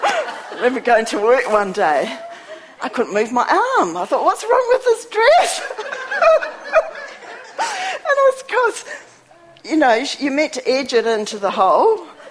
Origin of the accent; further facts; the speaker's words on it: Christchurch, Canterbury, New Zealand; I can remember growing up in Christchurch, how all our groceries came from the corner shop.